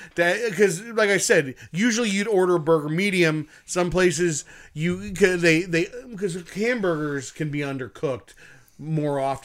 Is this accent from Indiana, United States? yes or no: no; Akron, Ohio, United States